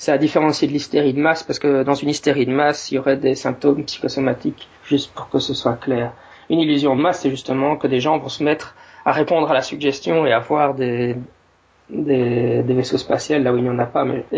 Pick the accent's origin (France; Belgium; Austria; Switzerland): Belgium; notamment comme je suis belge, qui est un sujet qui m'intéresse beaucoup